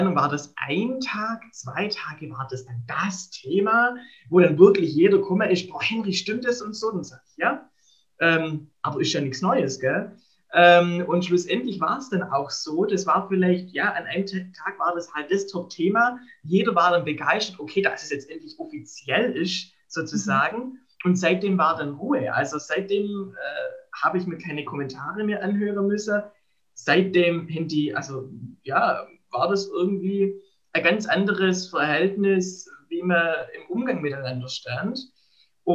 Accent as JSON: {"language": "German", "region": "Baden-Württemberg", "country": "Germany", "said": "ich komme ja aus Baden-Württemberg, aus der Diözese Rottenburg-Stuttgart"}